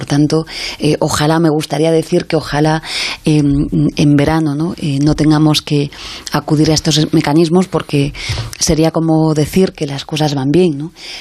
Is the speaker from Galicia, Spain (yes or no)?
yes; Galicia, Spain; soy gallega, España no es Madrid